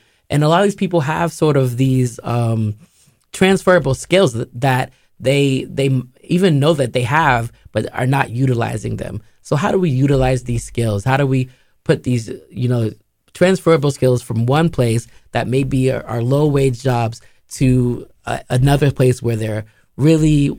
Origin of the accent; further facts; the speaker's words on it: Roxbury, Massachusetts, United States; And as, you know, I'm from Roxbury, I'm a native Roxburyan, born and raised, I grew up here.